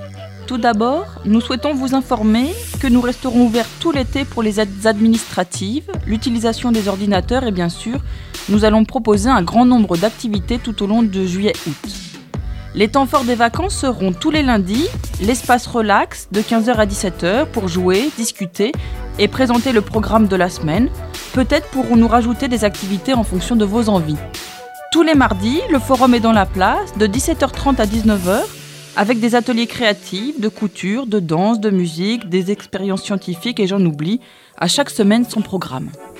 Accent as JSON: {"language": "French", "region": "Hauts-de-France", "country": "France", "said": "c'est pas le même bleu en fait que chez nous dans le Nord"}